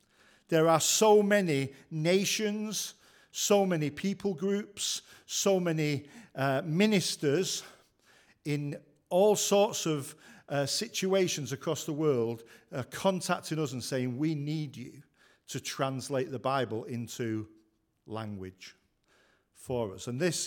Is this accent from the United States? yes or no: no; Manchester, North West England, United Kingdom; I was brought up in Manchester.